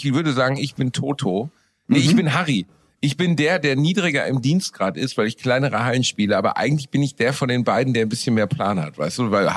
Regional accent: Gelsenkirchen, North Rhine-Westphalia, Germany; Bochum, die so ziemlich tristeste Stadt direkt nach meiner Heimatstadt Gelsenkirchen.

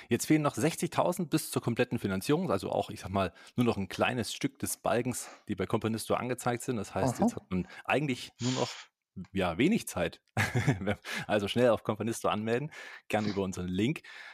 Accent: Leipzig, Saxony, Germany; Ja, wir sind ja aus Leipzig

